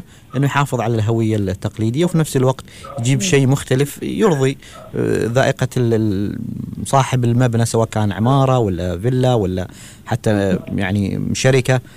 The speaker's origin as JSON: {"language": "Arabic", "town": "Muscat", "region": "Muscat Governorate", "country": "Oman", "said": "نشوف في بعض المناطق عندنا في مسقط"}